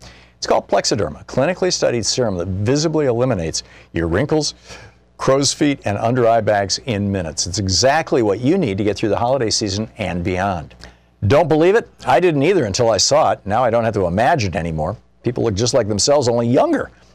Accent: Lansing, Michigan, United States; I grew up in Lansing, Michigan

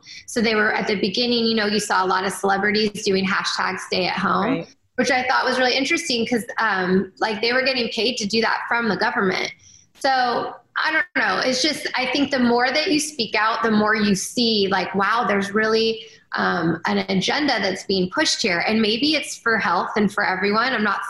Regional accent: Canada; I'm actually from Canada.

